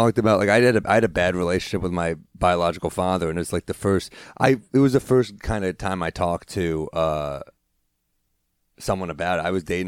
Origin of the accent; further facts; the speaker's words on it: New York City, New York, United States; Originally Chelsea, then Upper East Side, and then I left for like a year and a half for, I went to school at Tulane